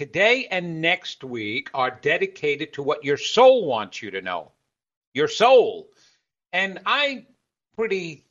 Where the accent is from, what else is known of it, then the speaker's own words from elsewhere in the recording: New York, United States; I'm from New York, so I've got a hardcore soul.